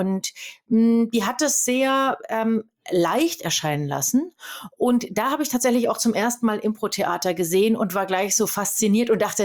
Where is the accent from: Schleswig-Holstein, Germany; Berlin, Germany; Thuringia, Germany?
Thuringia, Germany; Meiningen; Ich bin in Meiningen geboren und in der Nähe von Meiningen aufgewachsen.